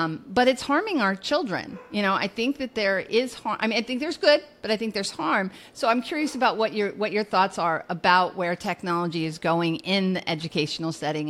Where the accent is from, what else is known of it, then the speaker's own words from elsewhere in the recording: Nebraska, United States; where I grew up in Nebraska, it would have been in the car